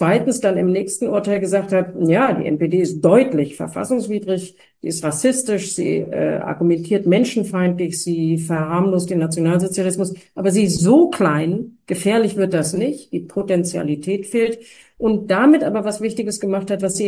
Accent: Germany; auch als Deutsche weiß ich natürlich

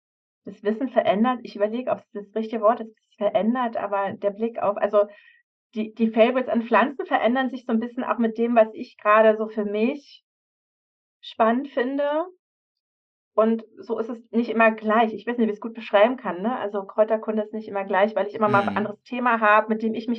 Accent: Havelberg, Saxony-Anhalt, Germany; am Freitag fahre ich in meine Heimat Havelberg

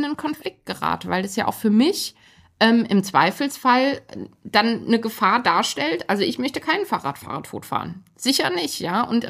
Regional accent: West Germany, Germany; Ich komme aus Westdeutschland ursprünglich.

